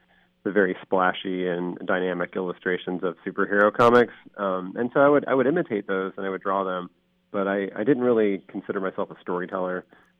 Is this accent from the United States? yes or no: yes; Camas, Washington, United States; I grew up in the Camas, Vancouver area. So I attended Camas School District schools, but our address was Vancouver. So we lived in, you know, the country of Southwest Washington.